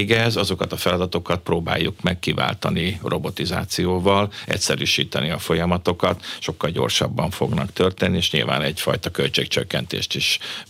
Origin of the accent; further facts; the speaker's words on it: Hungary; Hát nyilván magyarok vagyunk